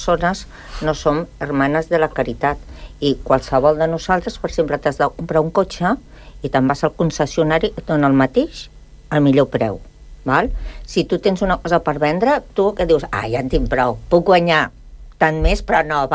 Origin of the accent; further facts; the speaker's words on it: Santa Coloma de Gramenet, Catalonia, Spain; born there; Jo vaig néixer a Santa Coloma de Gramenet